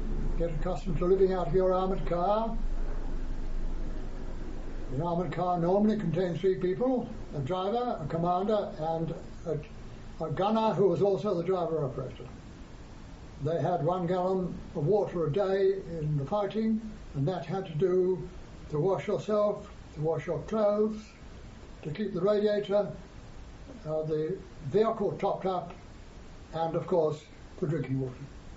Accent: India; I'm from India, of course

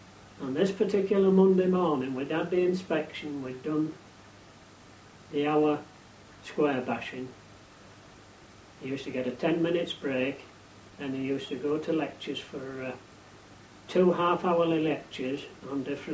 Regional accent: Scarborough, Yorkshire and the Humber, United Kingdom; I came from Scarborough, there was a lad came from Farley.

